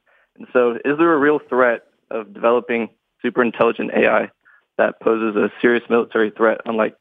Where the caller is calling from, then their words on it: Dallas, Texas, United States; I'm from Dallas, Texas.